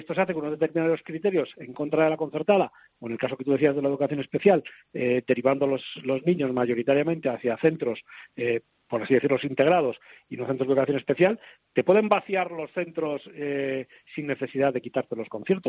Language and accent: Spanish; Spain; como español